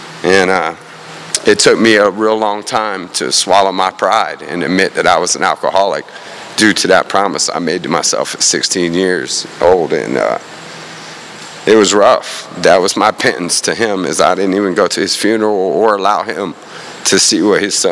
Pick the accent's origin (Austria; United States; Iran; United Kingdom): United States; Tampa, Florida; I grew up in Tampa, Florida. I'm born and raised here.